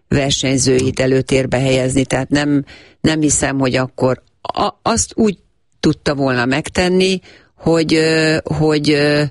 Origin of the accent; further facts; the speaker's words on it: Hungary; Én nagyon büszke vagyok, és voltam mindig is, hogy magyarként szerepeltem, vagy képviseltem az országomat. Tehát eszembe nem jutott, hogy mást képviseljek.